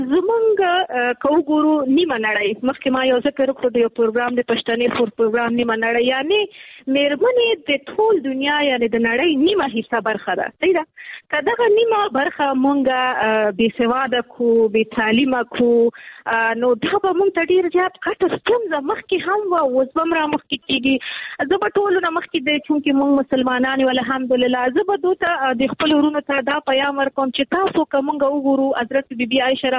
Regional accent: Nangarhar, Afghanistan; چونکه ما مخکې کابل کې کار کوو، بیا ما خپل اساسي هدف چونکه زه د ننګرهار یم، ما ویلې نور کابل بس دی، نور زه غواړم خپل د ننګرهار د خویندو لپاره کار وکړم.

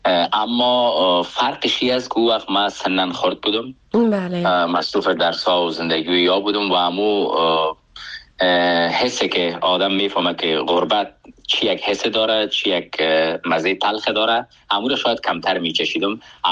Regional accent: Afghanistan; moved away as an adult; من نیم عمرم، یعنی از 30 سال بیشتر عمرم در افغانستان عزیز، جایی که زادگاه من است، در اونجا سپری شده

